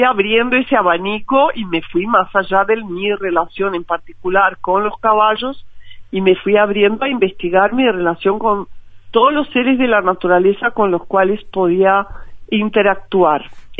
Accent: São Paulo, Brazil; also born or lived in Rio de Janeiro; Yo crecí en Brasil, yo nací en la ciudad de Río de Janeiro. Después mi familia se mudó para la ciudad de São Paulo, imagínate, una Babel, megalópolis.

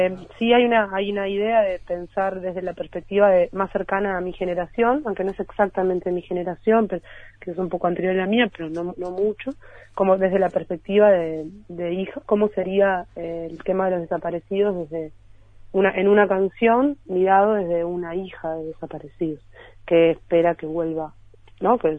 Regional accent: Ciudad de la Costa, Canelones, Uruguay; born there; Yo nací en Ciudad de la Costa, y cuando todavía no se llamaba así

